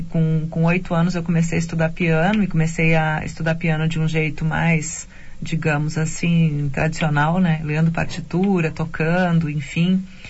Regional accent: Pelotas, Rio Grande do Sul, Brazil; Sim, sou de Pelotas.

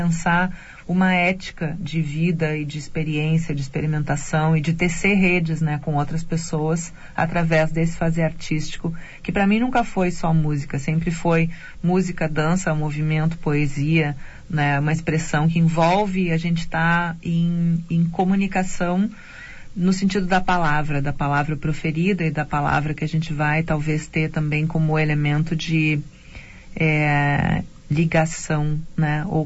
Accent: Pelotas, Rio Grande do Sul, Brazil; Sim, sou de Pelotas.

